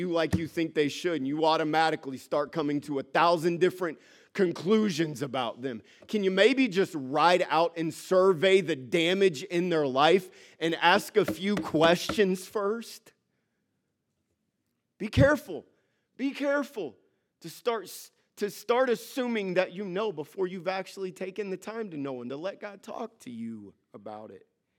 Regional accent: the South, United States; I'm a boy from the South with a mother from the North. I'm very conflicted all over the place.

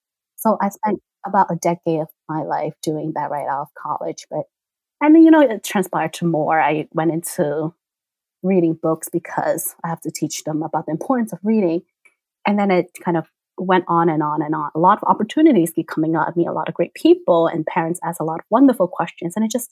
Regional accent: New York City, New York, United States; I'm a New Yorker, raised in the Lower East Side, New York City.

